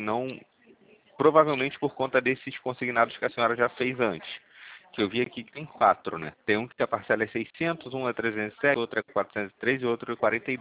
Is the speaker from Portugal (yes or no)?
no; Rio de Janeiro, Brazil; Do Rio de Janeiro, Campo Grande.